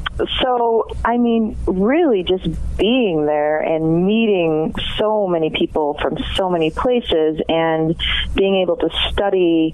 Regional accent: Muskegon, Michigan, United States; I grew up in Muskegon, in a tiny little neighborhood called Bluffton, which is actually like a peninsula in and of itself, because it's surrounded by Muskegon Lake Michigan

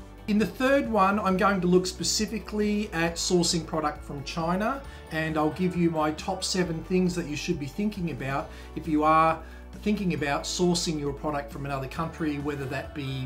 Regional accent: Australia; people living in my home country of Australia right now

